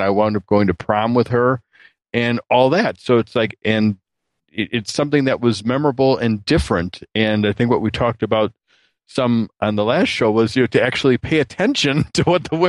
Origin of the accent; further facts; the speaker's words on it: Chicago, Illinois, United States; I know that name because I was from the Midway Airport area.